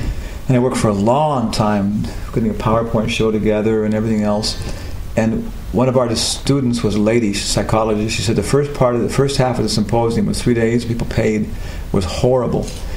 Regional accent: Peru; And so, I came from Peru.

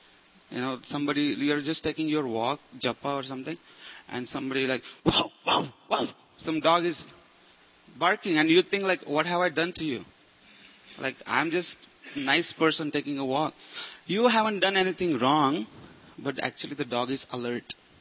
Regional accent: Maharashtra, India; So, also there was actually, I come from Maharashtra.

